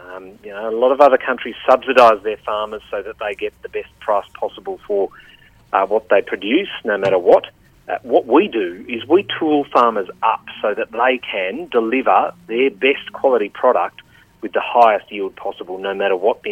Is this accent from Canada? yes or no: no; Australia; And that's why, as the Australian Minister